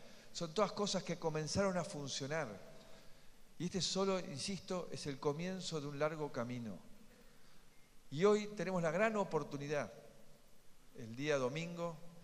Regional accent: Argentina; Y eso somos los argentinos.

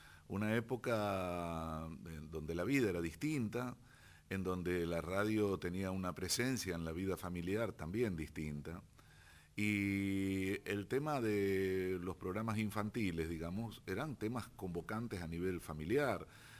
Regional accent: Rosario, Santa Fe, Argentina; La música más diferente. Escuchada en mi infancia en Rosario era, por supuesto, el tango

